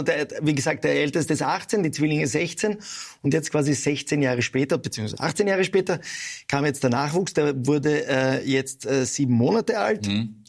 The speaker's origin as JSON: {"language": "German", "region": "Vienna", "country": "Austria", "tie": "born there", "said": "Beide Eltern sind aus Italien. Ja, meine Mutter ist aus Florenz, mein Vater war aus Venedig, ich bin aber in Wien geboren."}